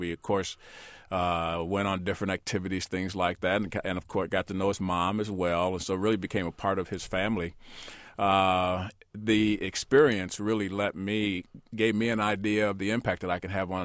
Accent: Chicago, Illinois, United States; I grew up in Chicago, on the west side of Chicago, and went to a small school over in western Illinois, Quincy College at the time.

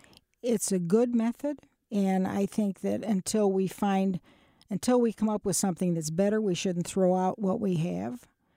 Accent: Oswego, Illinois, United States; I grew up in Oswego, which was a small town.

